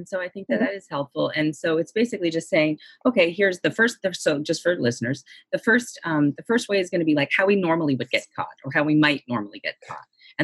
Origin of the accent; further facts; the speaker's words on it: Boston, Massachusetts, United States; I'm from Boston also, so